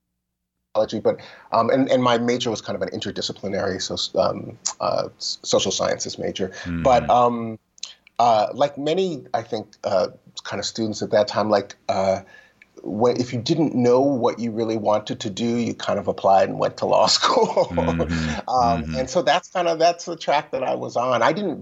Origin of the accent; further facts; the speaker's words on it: Berkeley, California, United States; moved away as an adult; now in New York, United States; in the 18 years that I was living growing up in Berkeley, California, I probably saw him maybe 10 times.